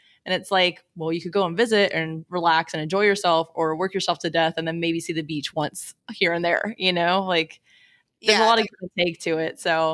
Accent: Florida, United States; We went to Aruba once and these other tourists, they're like, so where are you guys from? We're like, Florida.

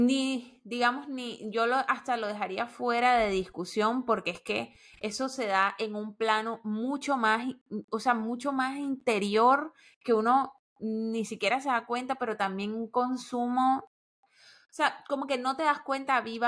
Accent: Barranquilla, Atlántico, Colombia; yo soy barranquillera, nací en carnaval, o sea, nací, no nací en carnaval, nací en octubre.

